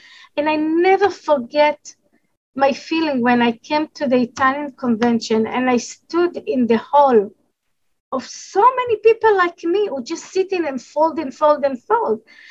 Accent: Jerusalem, Jerusalem District, Israel; English is a second language; I grew up in Jerusalem.

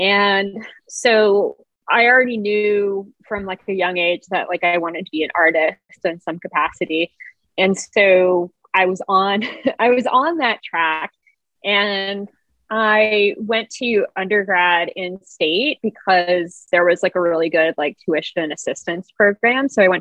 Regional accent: New Orleans, Louisiana, United States; also born or lived in Mandeville; So I grew up in New Orleans, and we moved to a suburb called Mandeville when I was in second grade, which is sort of like across Lake Pontchartrain from New Orleans.

